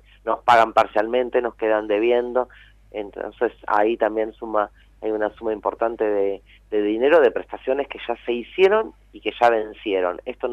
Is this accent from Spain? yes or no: no; Buenos Aires Province, Argentina; somos bonaerenses y estamos pasando por la misma situación de crisis que cualquier otro